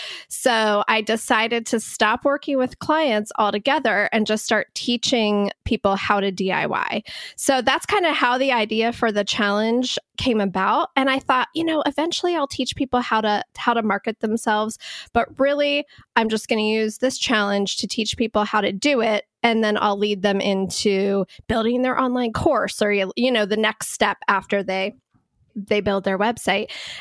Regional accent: Columbus, Ohio, United States; Yeah. So I'm from Columbus, Ohio.

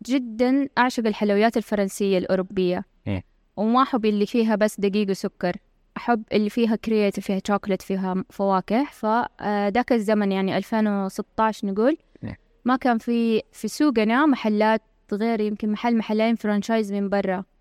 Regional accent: Mecca, Makkah Province, Saudi Arabia; now in Riyadh, Saudi Arabia; طيب انا اول شيء انا من مكه، بداياتي انا ما احسبها ابدا انه من جده، احسبها من مكه

